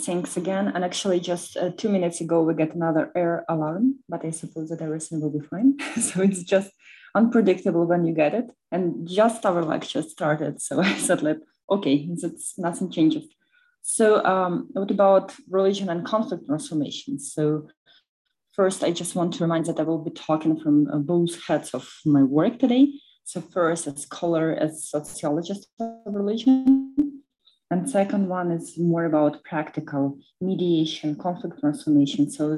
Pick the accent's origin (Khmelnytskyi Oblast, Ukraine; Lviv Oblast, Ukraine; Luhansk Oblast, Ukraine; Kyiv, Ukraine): Kyiv, Ukraine; now in Nemishaieve, Ukraine; I'm from Kyiv and I was born in Kyiv, but since last year I was moved to Nemishaeva communities. It's close to Bucha.